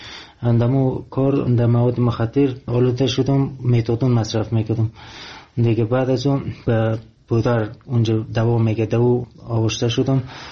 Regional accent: Afghanistan; now in Iran; من افغانی هستم

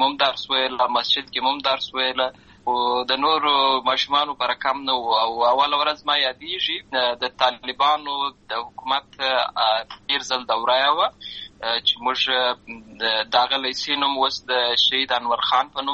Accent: Lashkar Gah, Helmand, Afghanistan; زه په اصل کې د اوروزګان ولایت یم، اما زه په هلمند ولایت لشکرګاه کې پیدا شوی یم. اما د لوی سوی یم، عملته می شونځي لسته ده، عملته می ټول ژوند می لامه غزای څخه پیل شوی دی. خو په اصل کې زه د اوروزګان ولایت څخه.

